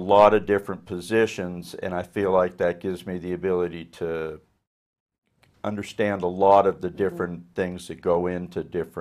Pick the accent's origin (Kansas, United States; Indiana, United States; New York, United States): Indiana, United States; born there; also born or lived in Colorado; we lived in Colorado when I was in elementary school. I was born in Indiana